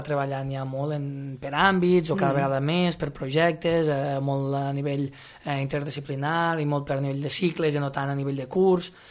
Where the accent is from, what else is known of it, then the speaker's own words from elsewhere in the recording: Corbera d'Ebre, Catalonia, Spain; Jo sóc de Corbera d'Ebre i aprofito, va, faig una altra falqueta. Corbera d'Ebre ho tenim a 20 minutets, tenim el poble vell, tenim molta història allí.